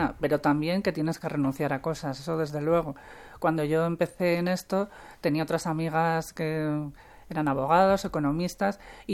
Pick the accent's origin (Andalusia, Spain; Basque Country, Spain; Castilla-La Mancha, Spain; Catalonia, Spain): Basque Country, Spain; San Sebastian; moved away as an adult; now in Madrid, Spain; Yo soy de San Sebastián, allí había un par de periódicos que, bueno, pues sí, estaban por casa y los leía